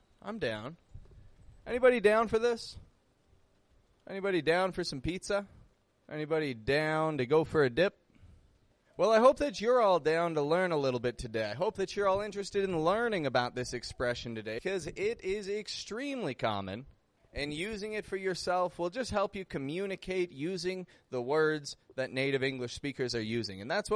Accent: Toronto, Ontario, Canada; now in Mexico; I'm from Toronto, I live in Mexico, and today I'm recording this podcast episode from out on my terrace.

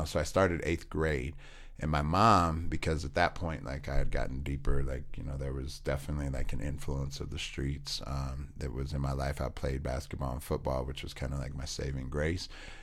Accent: California, United States; And they knew, I mean, it's like they knew I was from California almost before I got there, I guess.

